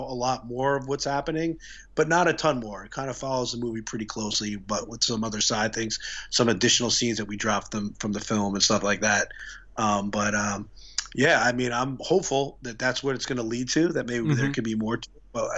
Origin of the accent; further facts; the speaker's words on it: Queens, New York, United States; Yes, I grew up in Queens.